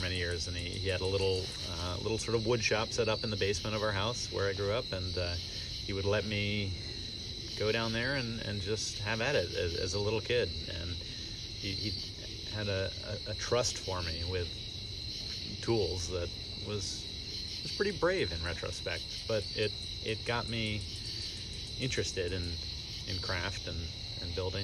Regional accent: Fairfield, Connecticut, United States; also born or lived in Branford; I grew up here in Connecticut, mostly in Fairfield and Branford.

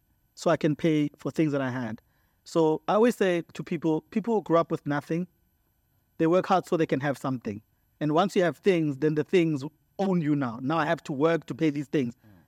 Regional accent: Mamelodi, Gauteng, South Africa; I come from Mamelodi, P3, next to the graveyard.

